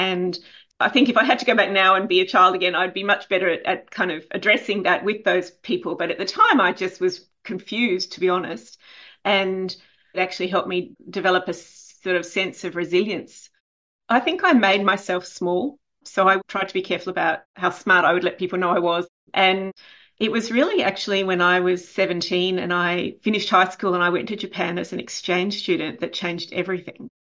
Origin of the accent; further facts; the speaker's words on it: Brisbane, Queensland, Australia; So I grew up in Brisbane, and at that time in the 80s